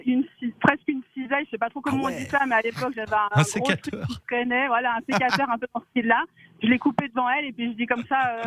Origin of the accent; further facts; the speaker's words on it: Valais, Switzerland; now in France; J'ai quitté le Valais pour la France.